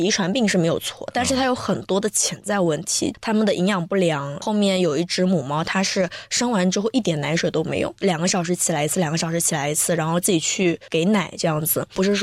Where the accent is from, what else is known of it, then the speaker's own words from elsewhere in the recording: Guangdong, China; now in Shanghai, China; 我广东的，我们广东那边就是，如果你想要找到一个东西源头，那就是去批发市场的。